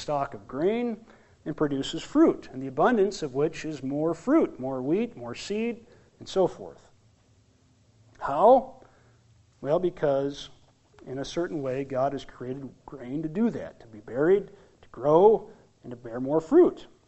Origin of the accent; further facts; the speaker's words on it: South Dakota, United States; Farmers in my home state of South Dakota know that if you don't plant the seed of wheat, you won't get any grain.